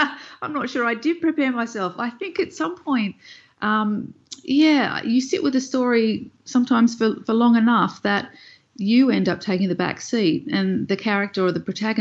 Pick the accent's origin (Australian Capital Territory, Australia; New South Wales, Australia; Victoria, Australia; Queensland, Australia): Australian Capital Territory, Australia; Canberra; I think growing up in Canberra in the early 80s, I didn't have a lot of reference points in terms of colour.